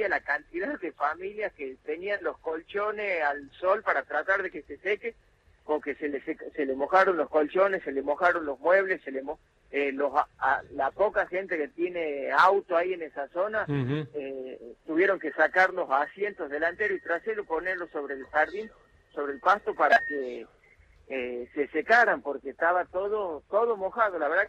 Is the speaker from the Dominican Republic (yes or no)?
no; Tucumán, Argentina; La verdad que como tucumano te da vergüenza